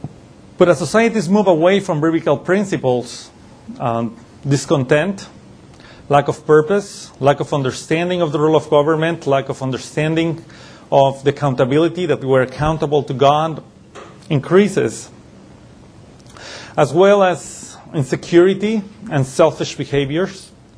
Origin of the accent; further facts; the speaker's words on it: Mexico; now in United States; At least when I was in Mexico, I grew up in Mexico